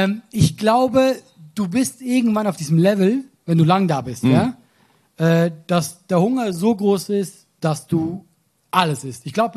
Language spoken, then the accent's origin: German; Switzerland; ich bin ja Schweizer.